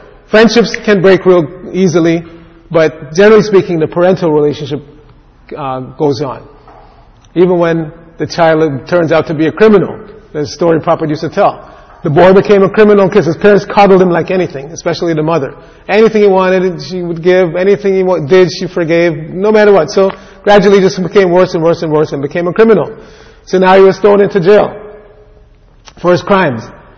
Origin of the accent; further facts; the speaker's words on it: New York, United States; I grew up in New York, and you see all these guys in the morning, they dress in a suit and tie and an overcoat, and they're walking the dog.